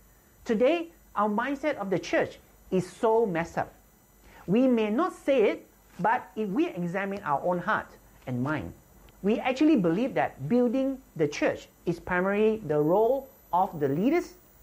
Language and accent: English; Kuala Lumpur, Malaysia; And I'm from Kuala Lumpur, Malaysia.